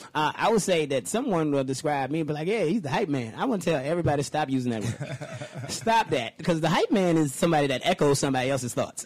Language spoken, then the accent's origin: English; Richmond, Virginia, United States; There was a mall built in our town. I'm from Richmond, Virginia.